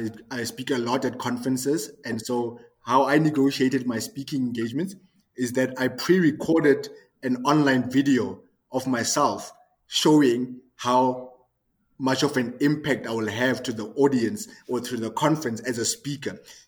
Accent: South Africa; first language Tswana; English is a second language; I'm a South African. English is not my first language. I speak Tswana.

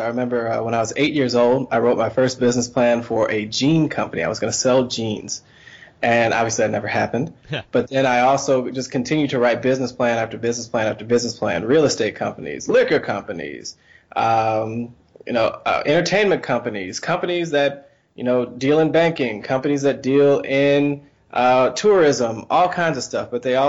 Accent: Philadelphia, Pennsylvania, United States; also born or lived in Detroit; now in Charlotte, United States; as you mentioned, and I'm originally from Philadelphia. I actually moved to Charlotte from Detroit. It's going on 5 years.

